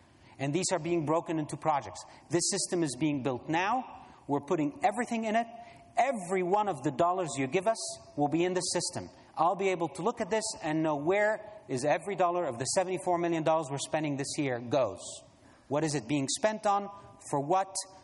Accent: Egypt; I'm the first African ICANN president. I come from Egypt.

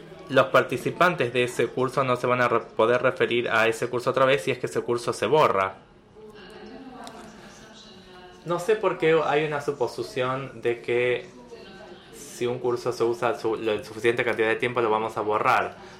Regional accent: Peru; soy de Perú.

